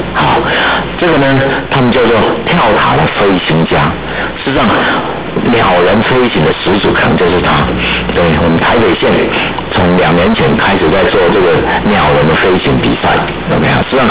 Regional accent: China; 这一点在我们中国人里面是最差的

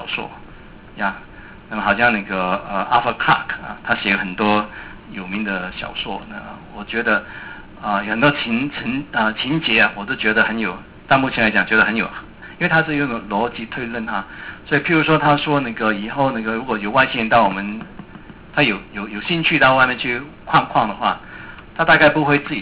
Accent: China; 就是我们中国人学到的也是这样子哈

